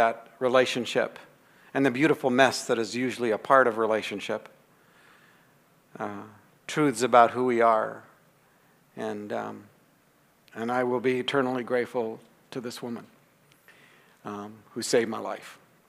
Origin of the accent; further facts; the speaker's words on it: Grand Prairie, Alberta, Canada; born there; I was born in Grand Prairie, Alberta